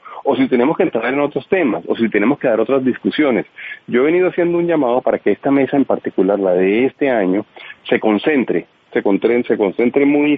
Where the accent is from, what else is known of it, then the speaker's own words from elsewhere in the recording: Colombia; lo que tenemos es un mercado laboral que no nos permite, como colombianos, como país, como economía, generar suficientes empleos